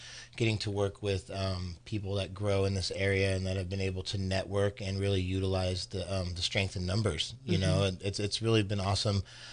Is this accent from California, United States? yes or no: yes; Santa Rosa, California, United States; born there; I was born in Santa Rosa.